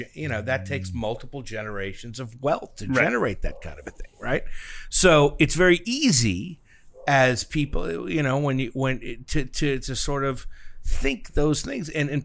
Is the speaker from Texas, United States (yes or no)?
no; Maryland, United States; No, growing up in Maryland was good. It's a really, really, like... It's a very pretty place.